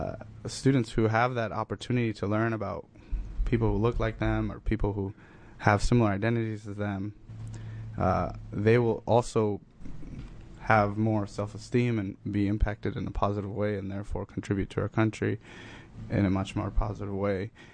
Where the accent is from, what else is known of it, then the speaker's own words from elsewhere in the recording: United States; I felt much more proud and much more uplifted to say that I am actually American